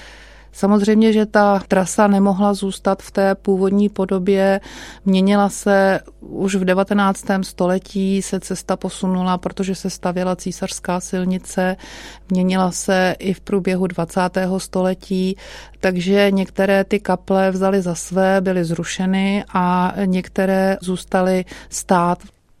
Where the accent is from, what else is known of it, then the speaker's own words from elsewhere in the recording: Prague, Czechia; jsem vyrůstala na Petřinách a kolem kaplí jsem jezdila do Břevnova do školy